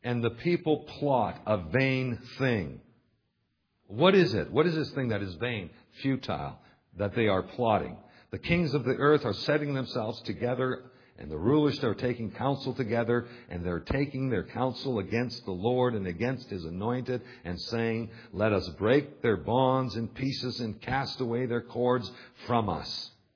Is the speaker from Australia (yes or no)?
no; Canada; So I'm a Canadian.